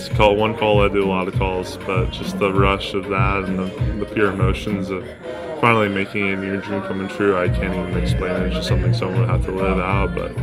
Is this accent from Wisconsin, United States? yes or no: no; New York, United States; I'm from New York.